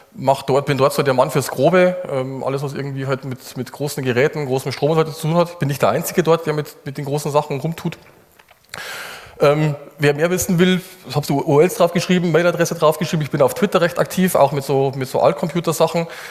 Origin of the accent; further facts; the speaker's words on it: Munich, Bavaria, Germany; ich komme aus Bayern, aus München, wie man hört, oder eigentlich ein bisschen südlicher von München noch.